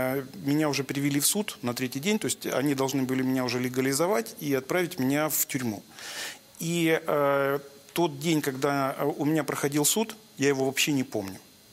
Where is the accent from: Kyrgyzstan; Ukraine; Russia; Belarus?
Ukraine; Makiivka, Donetsk Oblast; born there; Ну, во-первых, я родился в Макеевке, и это моя родная земля, то есть это моя маленькая родина.